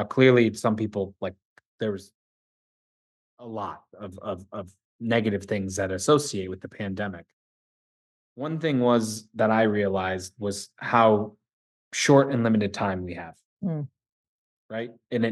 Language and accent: English; Buffalo, New York, United States; I'm from Buffalo, right? So I'm a Buffalo Bills fan.